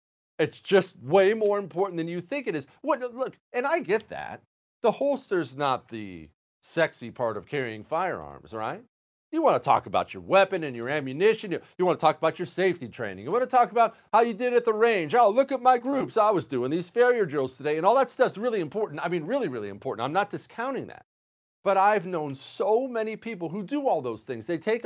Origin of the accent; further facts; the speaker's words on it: United States; I'm an American. I get my burger.